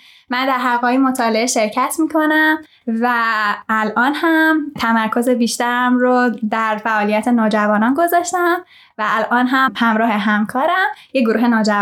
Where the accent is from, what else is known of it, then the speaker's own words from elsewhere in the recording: Tehran, Tehran Province, Iran; moved away as an adult; من در شهر تهران به دنیا اومدم، بزرگ شدم و به خاطر اعتقاداتم به دیانت بهایی